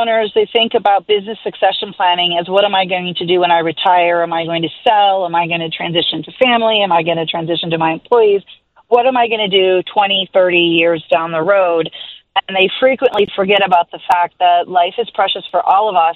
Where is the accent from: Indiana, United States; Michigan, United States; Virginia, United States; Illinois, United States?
Illinois, United States; Arlington Heights; Well, yes, I am from, I'm born and raised in the Arlington Heights, and chose to raise my family there as well.